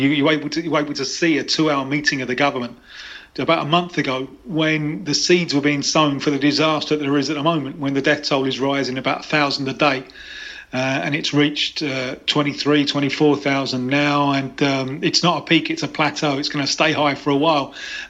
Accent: Hemel Hempstead, East of England, United Kingdom; No, I'm from Hemel Hempstead.

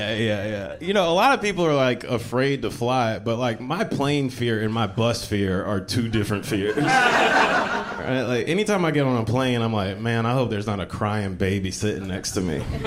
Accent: the South, United States; now in New York, United States; I live in New York. I'm not from New York originally. I'm from the South. I moved to New York from the South

